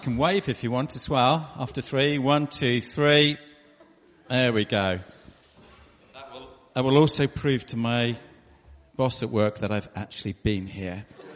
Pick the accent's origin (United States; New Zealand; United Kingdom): United Kingdom; Wales; moved away as an adult; now in Southampton, United Kingdom; But I'm not from Yorkshire. You may have picked that up from my accent. Have a guess. Where am I from? I'm from the south, really. Yeah, so grew up in South Wales, but moved to Southampton as an adult. Been there for most of my life.